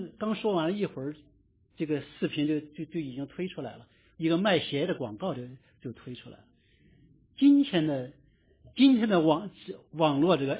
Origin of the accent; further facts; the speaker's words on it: China; 我们这些华侨，我们这些华人，当别人说起我们来的时候，仍然会说我们是中国人，对不对？